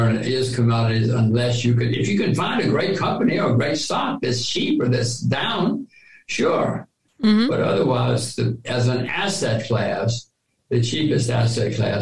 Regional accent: United States; I cannot do anything because I'm an American.

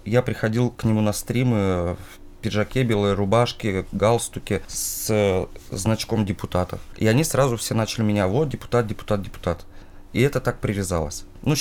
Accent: Yaroslavl, Yaroslavl Oblast, Russia; Ну, сам я из Ярославля.

